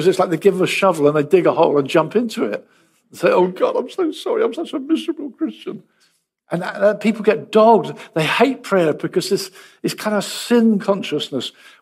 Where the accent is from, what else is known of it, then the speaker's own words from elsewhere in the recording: Brighton, South East England, United Kingdom; Brighton has been my hometown most of my life.